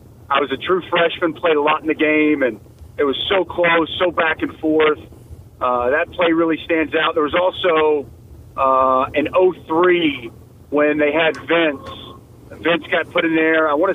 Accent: Dallas, Texas, United States; First of all, I'm a Dallas kid, so

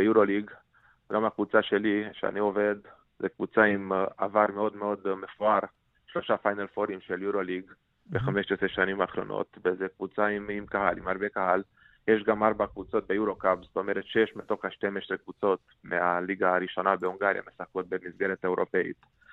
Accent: Transylvania, Romania; Hebrew is a second language; moved away; also born or lived in Israel; אני נולדתי וגדלתי ברומניה, למשל בטרנסילבניה, ועליתי לארץ ב-1995

